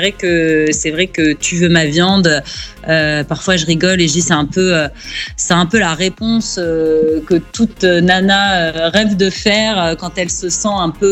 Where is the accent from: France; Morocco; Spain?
Spain; moi, ma maman est du Maroc, j'ai grandi en Espagne